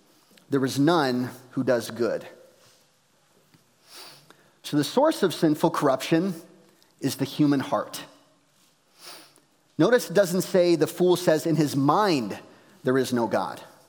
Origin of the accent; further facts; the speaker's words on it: United States; as a kid growing up in the American suburbs, I had so many reasons to be angry at society.